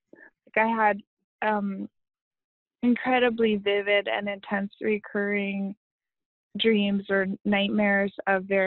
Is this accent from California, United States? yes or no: no; Seattle, Washington, United States; On Duwamish land in Seattle, Washington.